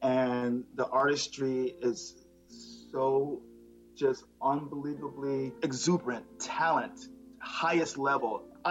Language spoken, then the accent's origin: English; Eufaula, Alabama, United States; born there; which is really about an hour away from where I was born in Eufaula, Alabama.